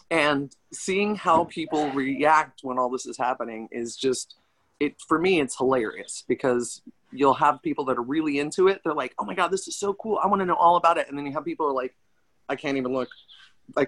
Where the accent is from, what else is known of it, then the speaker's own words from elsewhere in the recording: Las Vegas, Nevada, United States; oh, sorry, I'm from Vegas. This may take a minute.